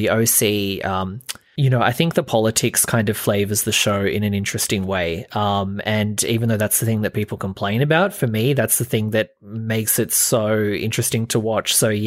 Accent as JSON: {"language": "English", "country": "Australia", "said": "Despite being Australian"}